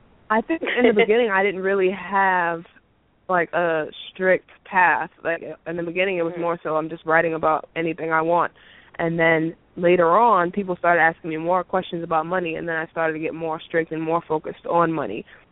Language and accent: English; Boston, Massachusetts, United States; I grew up in Boston, so in a town called Dorchester.